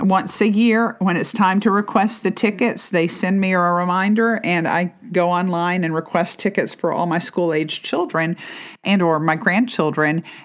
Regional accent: Dallas, Texas, United States; now in Tyler, United States; I grew up in Dallas, and so the State Fair of Texas is in Dallas

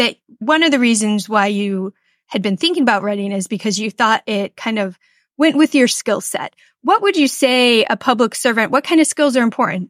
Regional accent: Orem, Utah, United States; now in California, United States; because I grew up in Orem and now I'm in California

